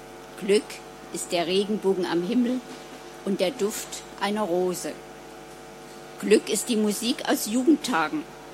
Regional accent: Annaberg-Buchholz, Saxony, Germany; now in Dresden, Germany; Ich bin geboren und aufgewachsen im Erzgebirge, und zwar in Annaberg-Buchholz. Habe dort mein Abitur gemacht

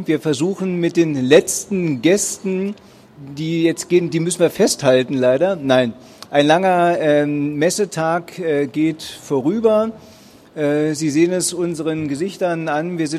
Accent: Berlin, Germany; accent: Berlin; auch wenn ich versuche, hier meinen Berliner Akzent etwas zu unterdrücken, was mir nicht immer gelingt

